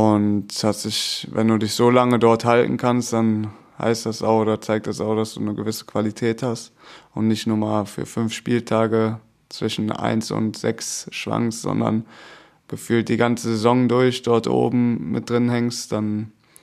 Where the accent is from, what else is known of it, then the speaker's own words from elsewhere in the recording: Düsseldorf, North Rhine-Westphalia, Germany; born there; ich komme ja aus Düsseldorf gebürtig